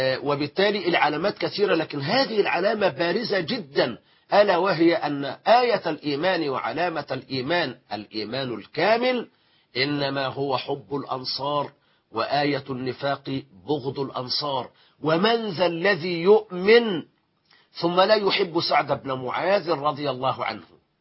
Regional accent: Egypt; كما يقولون باللغة العامية عندنا في مصر

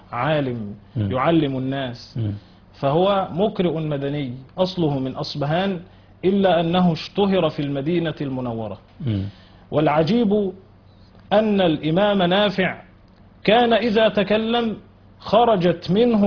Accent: Kafr Mohamed Gowish, Sharqia Governorate, Egypt; في قريتي كفر محمد جويش زقازيق شرقية

